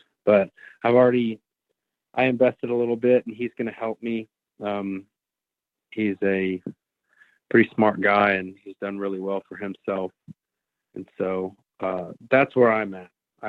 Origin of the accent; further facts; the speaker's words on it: Dallas, Texas, United States; now in West Texas, United States; right now I'm located in West Texas, and I'm from Dallas, Fort Worth.